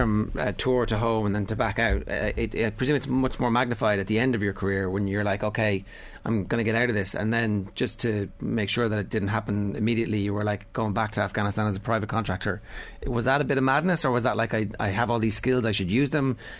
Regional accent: Leinster, Ireland; There's a story that I heard from growing up in Kildare

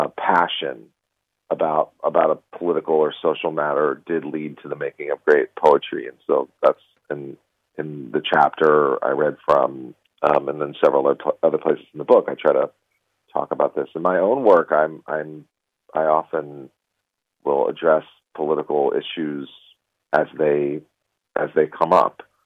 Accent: United States; And I personally, as an American Jew, find that upsetting that that's in the poem.

